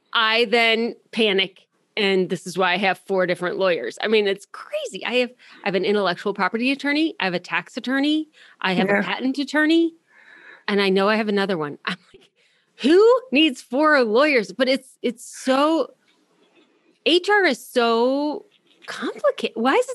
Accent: Ohio, United States; Born and raised in Ohio, people, I'm not going to lose my American citizenship is like my mental mindset

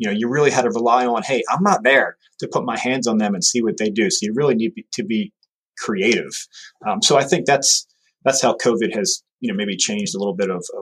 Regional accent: New Jersey, United States; So I'm from New Jersey originally, and I can't, you know, so mountains, New Jersey, Louisiana, all over the place.

